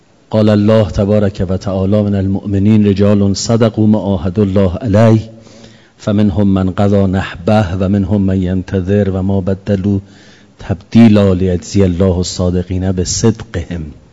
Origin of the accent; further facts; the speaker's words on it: Niasar, Isfahan, Iran; الان من از کاشان میام، از نیاسر